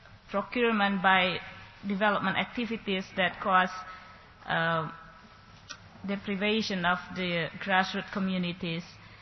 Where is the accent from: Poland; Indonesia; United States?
Indonesia; I'm coming from Indonesia.